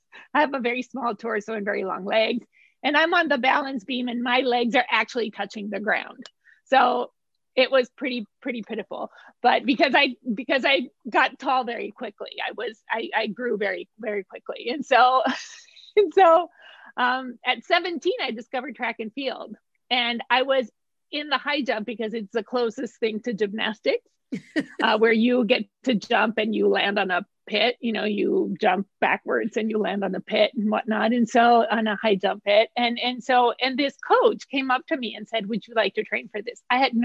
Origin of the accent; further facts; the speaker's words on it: Mexico City, Mexico; I was born in Mexico City. So I am a Mexican and I am American. So I have both. I was born and raised in Mexico City by a Mexican dad and an American mom.